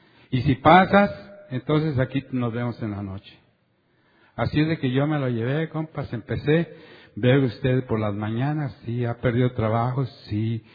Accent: Mexico; Me dice, tú por tu acento has de ser de México. Le digo, pues sí, soy de México.

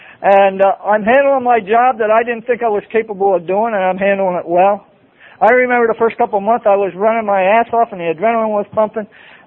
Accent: Pennsylvania, United States; I was able to go to my hometown of Pennsylvania.

